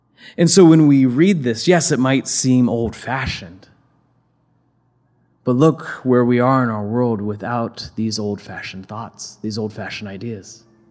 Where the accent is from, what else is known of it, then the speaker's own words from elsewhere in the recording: Midwest, United States; Like I said, I come from the Midwest